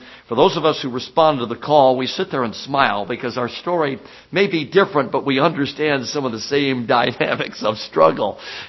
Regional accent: Chicago, Illinois, United States; Now, I grew up in Chicago. Somehow, I never was mugged.

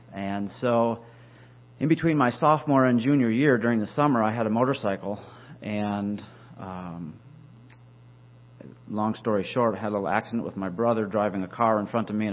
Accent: Michigan, United States; I was born in Michigan and reared there. I'm the third of 12 children.

